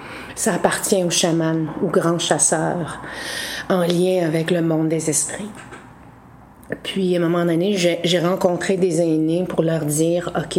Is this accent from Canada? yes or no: yes; Maliutenam, Quebec, Canada; now in Montreal, Canada; Je viens de Maliutenam. Ça fait 35 ans que j'habite à Montréal.